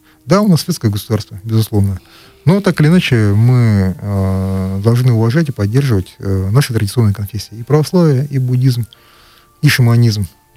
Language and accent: Russian; Buryatia, Russia; все понимают, что я бурят, все понимают, что я представляю Бурятию.